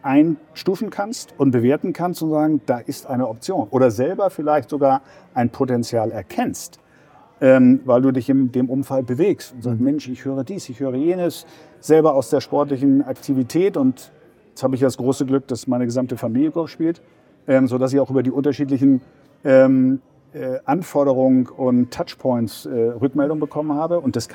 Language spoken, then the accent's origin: German; Stuttgart, Baden-Württemberg, Germany; Ich bin aus Stuttgart.